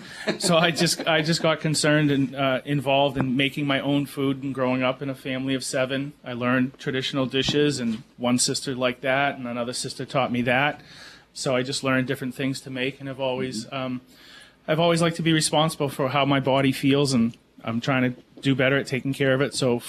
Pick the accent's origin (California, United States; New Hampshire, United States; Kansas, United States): New Hampshire, United States; Manchester; I grew up on Second Street in Manchester